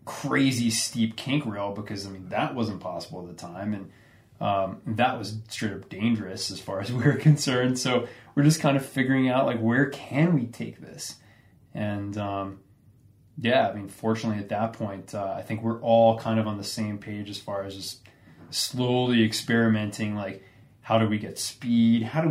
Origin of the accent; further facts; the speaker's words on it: East Coast, United States; not only is it because I was from the East Coast and this is what was going on